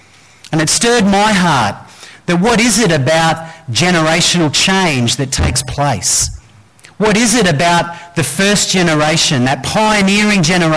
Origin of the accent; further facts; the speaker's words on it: Queensland, Australia; I'm from Queensland.